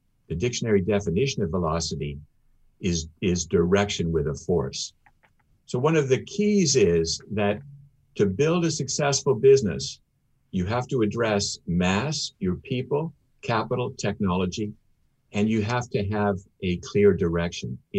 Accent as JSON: {"language": "English", "country": "Canada", "said": "Yeah, I'm a Canadian"}